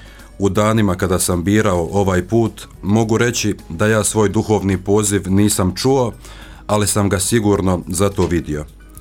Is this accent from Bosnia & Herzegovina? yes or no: yes; Prozor, Federation of Bosnia and Herzegovina, Bosnia & Herzegovina; rodom sam iz Prozora, odnosno župe Presvetog srca Isusova u Prozoru. Osnovnu školu završio sam također u Prozoru